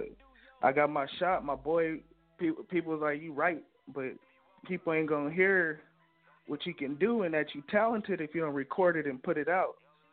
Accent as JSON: {"language": "English", "town": "Long Beach", "region": "California", "country": "United States", "also_born_or_lived": "Lancaster", "said": "I'm from Eastside Long Beach, California, and I also rep Lancaster, California, because I moved from Long Beach to Lancaster."}